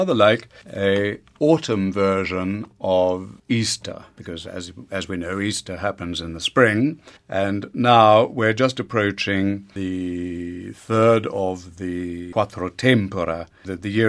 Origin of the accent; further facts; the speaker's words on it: Australia; I'm from Australia and it's a bit of a disaster down in Australia because everything's back to front.